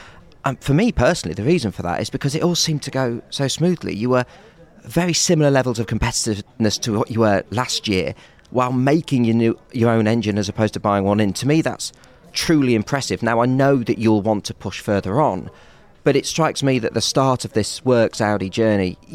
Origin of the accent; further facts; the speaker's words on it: England, United Kingdom; Despite being an Englishman, but I'm about to marry a Scotsman. So I'm about to consider myself an adoptive Scotsman.